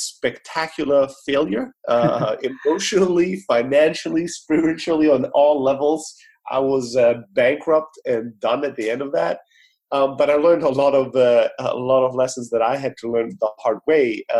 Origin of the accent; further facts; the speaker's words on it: Germany; moved away as an adult; also born or lived in Greece; now in United States; I'm originally from Greece, born and raised in Germany.